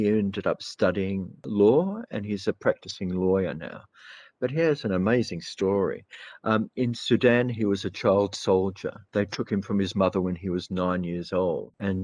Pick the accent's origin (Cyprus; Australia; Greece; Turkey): Australia; Μιλούσαμε ελληνικά στο σπίτι. Αλλά οι ρίζες μου δεν είναι χωμένες πολύ βαθιά, γιατί μεγάλωσα εδώ, στην Αυστραλία.